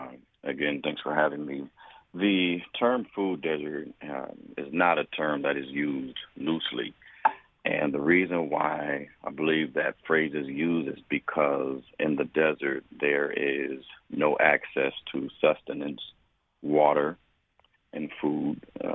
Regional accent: Buffalo, New York, United States; When I was growing up, I grew up in the Fillmore-Leroy area, and many of you probably remember the Central Park shopping plaza

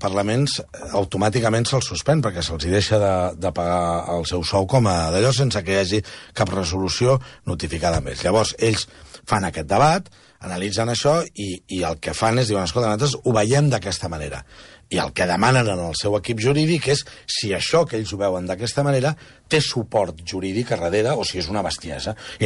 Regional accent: Catalonia, Spain; som catalans i tenim una altra llei nosaltres, diferent a la resta dels espanyols

